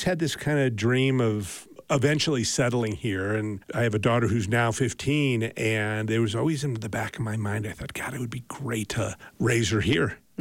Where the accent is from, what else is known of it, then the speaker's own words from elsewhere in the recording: Chicago, Illinois, United States; also born or lived in Los Angeles; now in Park City, United States; I lived in L.A. for 40 years. I grew up in Chicago, but I went to college in L.A.